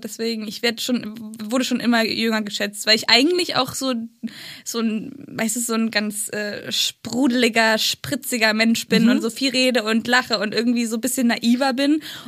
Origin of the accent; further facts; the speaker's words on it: Thuringia, Germany; Ich komme aus Thüringen, das ist jetzt nicht super weit weg. Also es sind irgendwie so 2-3 Stunden.